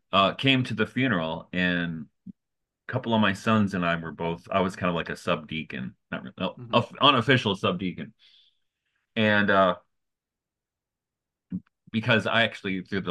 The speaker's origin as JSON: {"language": "English", "town": "Detroit", "region": "Michigan", "country": "United States", "said": "I'm from Detroit, man. That's how we talk."}